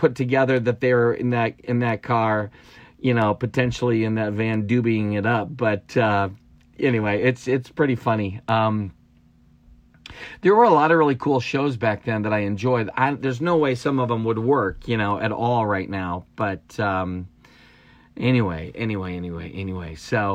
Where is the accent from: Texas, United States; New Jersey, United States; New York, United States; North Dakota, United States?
North Dakota, United States; Valley City; also born or lived in Detroit / Chamberlain; I was in Valley City so I was about 4 when I think we moved from Detroit area down to Valley City. My dad started teaching at Valley City State College at the time